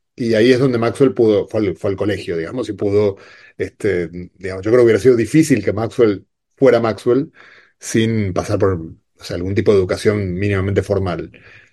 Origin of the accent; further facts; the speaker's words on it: Argentina; yo hago una pequeña pausa, como argentino